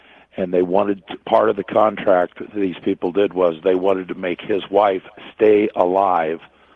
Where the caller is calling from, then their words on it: Des Moines, Iowa, United States; I'm calling from just outside of Des Moines, Iowa.